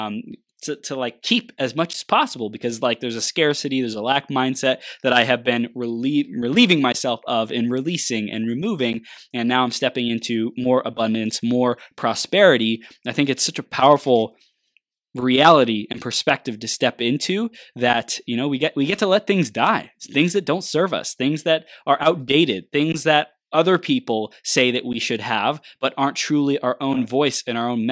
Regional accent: California, United States; I grew up in SoCal, so I was like around a bunch of Mexicans

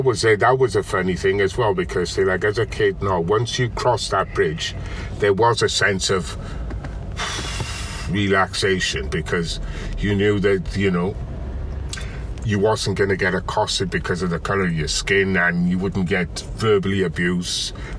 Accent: Cardiff, Wales, United Kingdom; growing up in Cardiff, like, you know, it was a challenge

